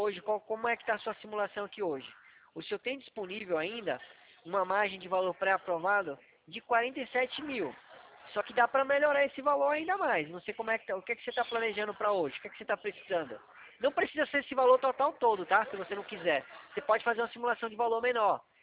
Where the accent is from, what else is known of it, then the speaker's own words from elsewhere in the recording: Northeast Region, Brazil; Eu sou lá do Nordeste, então assim, calor pra mim não vai fazer muita diferença, não.